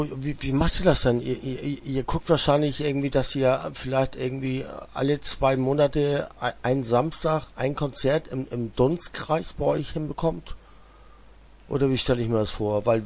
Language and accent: German; Schleswig-Holstein, Germany; ich komme aus Nordfriesland